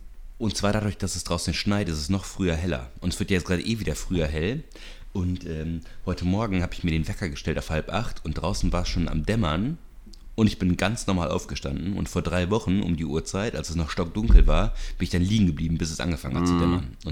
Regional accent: North Rhine-Westphalia, Germany; Ich komme ja aus dem Siegerland.

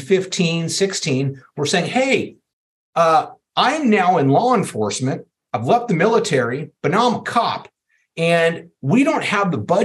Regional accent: Oakland, California, United States; I grew up in Oakland, California. Just awesome. I loved Oakland. I still love Oakland in many respects. I wouldn't go back there much anymore, but all through the 70s and 80s, grew up throughout there.

